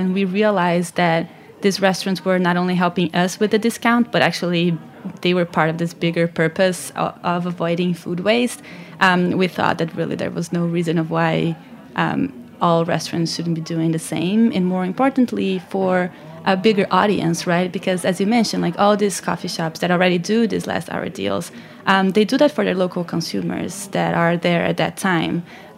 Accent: Brazil; So I mentioned I'm from Brazil

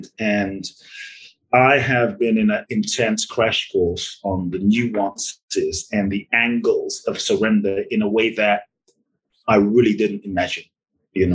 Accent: London, United Kingdom; I grew up in London, so I grew up with soccer.

